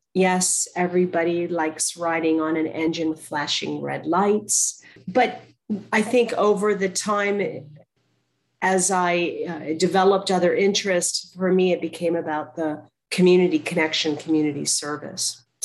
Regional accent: Pennsylvania, United States; So I'm actually a mid-Atlantic girl, born and raised in Pennsylvania.

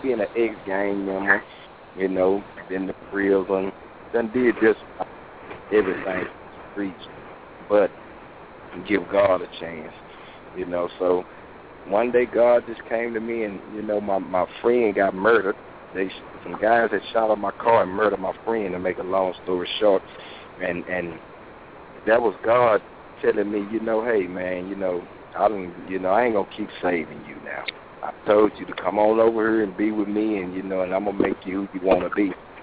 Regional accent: Joppa, Texas, United States; I'm from Joppa.

